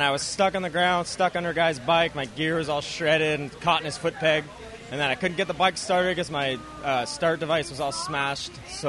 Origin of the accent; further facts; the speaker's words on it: Canada; I'm Canadian.